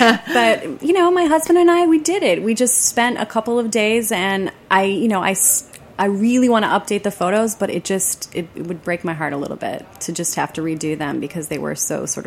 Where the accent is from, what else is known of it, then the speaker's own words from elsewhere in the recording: Detroit, Michigan, United States; also born or lived in Ann Arbor; I'm from the Detroit area, so I went to Michigan and I worked and lived in Ann Arbor for many years.